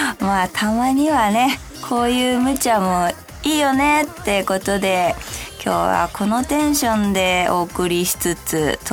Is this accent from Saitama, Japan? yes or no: yes; Kazo, Saitama, Japan; 私の出身の埼玉県加須市がね、鯉のぼりの町、鯉のぼりでとっても有名なんだよね。